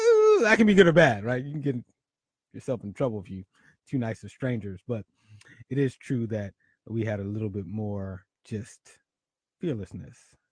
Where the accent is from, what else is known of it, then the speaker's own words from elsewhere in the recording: Philadelphia, Pennsylvania, United States; one of my other dreams was to be mayor of Philadelphia. Yep, mayor of Philadelphia, my hometown, such a bloody love.